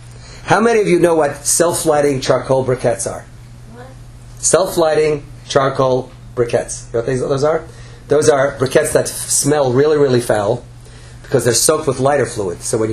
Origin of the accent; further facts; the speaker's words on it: Brooklyn, New York, United States; Back in the farm that I grew up in Brooklyn, New York, we didn't have an olive orchard, right?